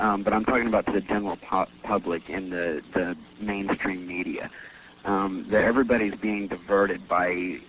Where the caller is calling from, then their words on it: Austin, Texas, United States; Yeah, I'm calling from Austin, Texas.